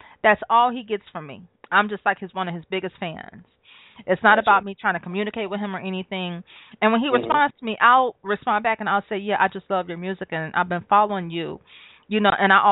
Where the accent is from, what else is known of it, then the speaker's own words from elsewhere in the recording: Detroit, Michigan, United States; remember, I'm from Detroit, so it's a big city, but a small city.